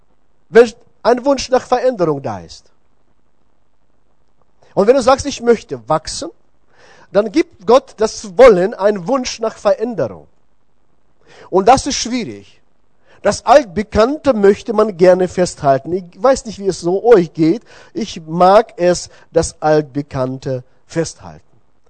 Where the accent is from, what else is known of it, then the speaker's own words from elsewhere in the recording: South Kazakhstan, Kazakhstan; German is a second language; now in Germany; Wenn ihr heute einen Akzent oder Dialekt merken solltet, wundert euch nicht, ich komme aus tiefen, tiefen Osten. So ungefähr 5.000, 6.000 Kilometer entfernt von aus Deutschland. Ich komme aus Südkasachstan.